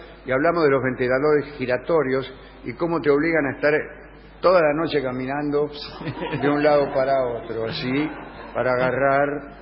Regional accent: Argentina; se lo digo como mujer argentina.

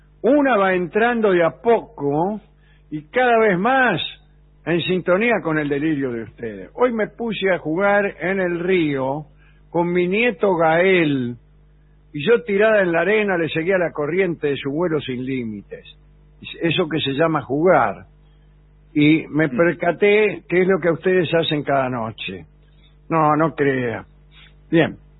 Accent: José C. Paz, Buenos Aires Province, Argentina; now in Girona, Spain; de José Paz. Pero hace 18 años que vivo en Gerona.

